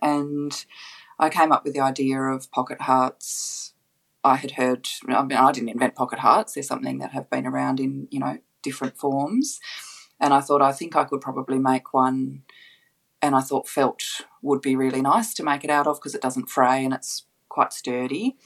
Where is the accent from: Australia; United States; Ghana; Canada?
Australia; Hobart, Tasmania; also born or lived in Launceston; back to 1976 when I was born in Launceston, Tasmania. I started my life in the north of Tassie and moved when I was a couple of years old down to Hobart.